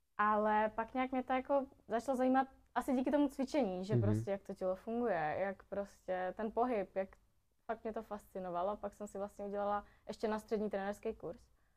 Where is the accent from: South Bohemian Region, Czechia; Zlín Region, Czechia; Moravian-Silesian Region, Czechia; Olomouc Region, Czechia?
Moravian-Silesian Region, Czechia; Třinec; Ano, já jsem z Třince, což je vlastně město. Všichni říkají, že je to Polsku